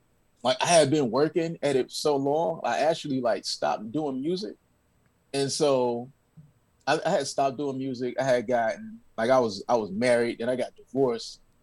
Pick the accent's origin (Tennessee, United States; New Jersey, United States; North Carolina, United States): North Carolina, United States; Charlotte; also born or lived in Washington, D.C. / New York; I'm originally from Charlotte. So I'm a transplant, but I'm back and forth, like, you know, D.C. and New York, like, a lot.